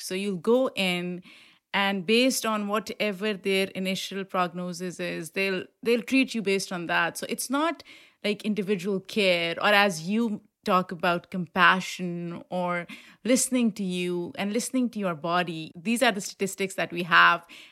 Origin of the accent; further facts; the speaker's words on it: Pakistan; coming from a culture that I grew up in Pakistan